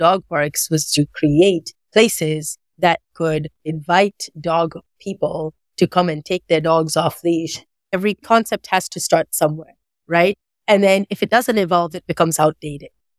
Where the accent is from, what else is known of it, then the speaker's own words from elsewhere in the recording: Kenya; I was born and raised in Kenya, in East Africa.